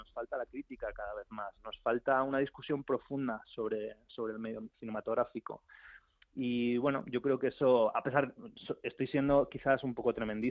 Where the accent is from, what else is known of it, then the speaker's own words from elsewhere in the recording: Spain; creo que es parte del desarrollo personal como cinéfilo o como ser humano, ¿no? Como español.